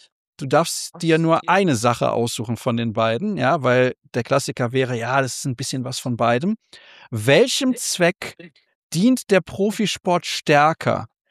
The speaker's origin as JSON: {"language": "German", "town": "Solingen", "region": "North Rhine-Westphalia", "country": "Germany", "tie": "born there", "said": "er kommt natürlich aus meiner Stadt Solingen, ja, aus meiner Geburtsstadt"}